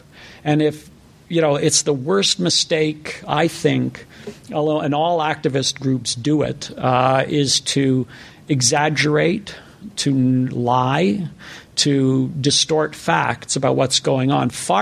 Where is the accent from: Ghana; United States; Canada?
Canada; Toronto, Ontario; And it was in Vancouver, and I'm from Toronto, and I flew out there